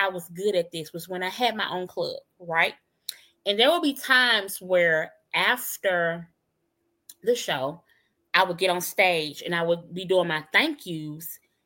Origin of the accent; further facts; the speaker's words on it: Memphis, Tennessee, United States; You know, but I'm from Memphis. Who actually does that from Memphis?